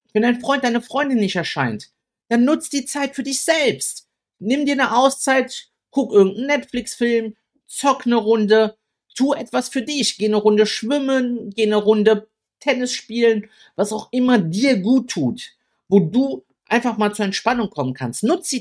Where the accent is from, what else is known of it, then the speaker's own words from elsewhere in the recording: Italy; now in Germany; Ich komme aus einem Dorf in Italien, da kennt jeder jeden, ne?